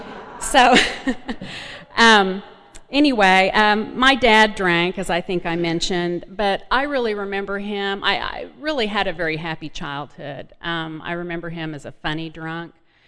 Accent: Oklahoma City, Oklahoma, United States; I grew up in Oklahoma and in a very kind of what I would consider average middle-class family. We lived in the suburbs in Oklahoma City.

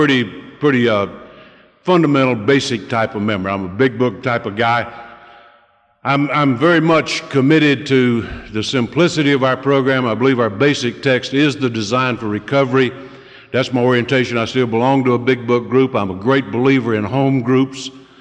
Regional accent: South Carolina, United States; born there; I don't admit it often, but I was born just south of here in Oconee County, South Carolina.

